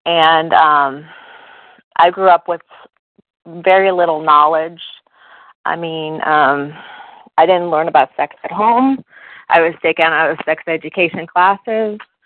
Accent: Virginia, United States; I'm from Virginia.

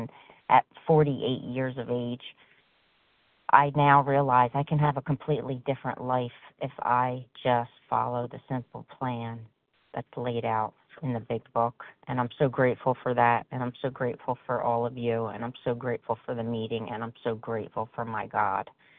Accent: New Jersey, United States; I'm from New Jersey.

